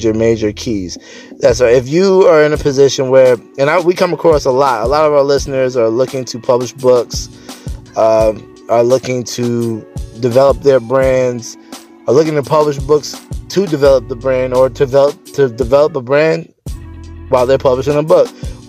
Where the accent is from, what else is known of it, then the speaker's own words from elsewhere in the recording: New York, United States; which is actually a phenomenal artist … actually from my hometown out here in Long Island